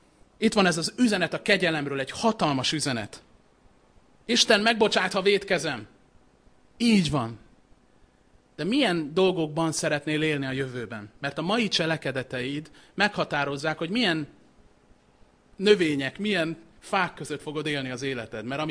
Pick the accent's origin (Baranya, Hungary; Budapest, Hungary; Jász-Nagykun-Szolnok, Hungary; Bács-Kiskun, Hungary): Budapest, Hungary; Angyalföldi gyerek vagyok. Mezőgazdaságot azt nem láttam túl sokat ott.